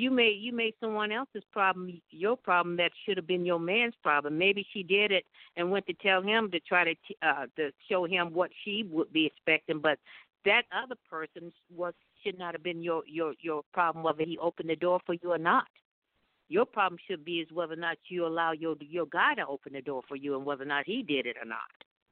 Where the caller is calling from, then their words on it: Glendale, Arizona, United States; I'm calling from Glendale, Arizona.